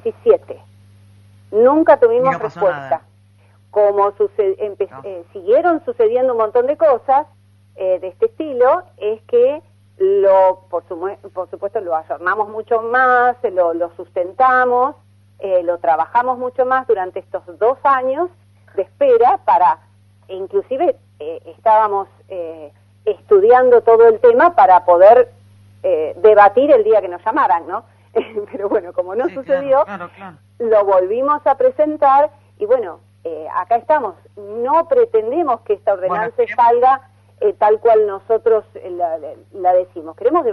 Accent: Pinamar, Buenos Aires Province, Argentina; also born or lived in New York, United States; Nací en Estados Unidos, pero por una cuestión de que mis padres vivieron allá 10 años, pero desde los 7 años que de Nueva York vine a Pinamar y de acá no me moví más que para estudiar

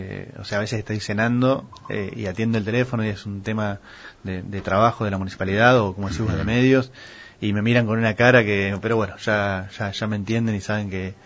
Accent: Pinamar, Buenos Aires Province, Argentina; Yo crecí en Pinamar, tuve una infancia, una adolescencia hermosa

